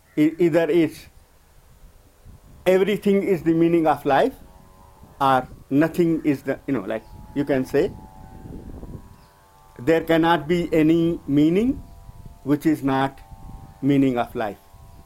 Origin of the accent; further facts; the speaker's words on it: India; English is a second language; I was chewing pan, you know, like, as Indian, you know, like, most of Indians, you know.